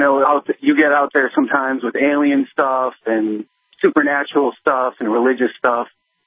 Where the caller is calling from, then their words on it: Chicago, Illinois, United States; Yeah, I'm calling you from Chirac. That's what the police here call Chicago nowadays, Chirac.